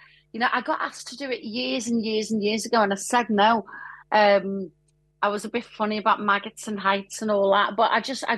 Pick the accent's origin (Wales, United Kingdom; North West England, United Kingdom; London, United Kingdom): North West England, United Kingdom; Liverpool; I'm from Liverpool, right?